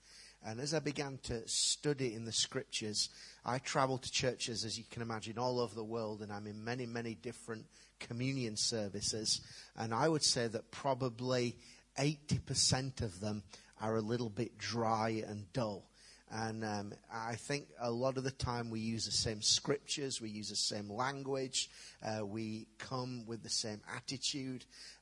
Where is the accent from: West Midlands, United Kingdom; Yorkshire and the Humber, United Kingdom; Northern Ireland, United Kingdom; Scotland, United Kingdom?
Yorkshire and the Humber, United Kingdom; now in East Yorkshire, United Kingdom; I'm from East Yorkshire. Well, from South Yorkshire originally. Now live in East Yorkshire.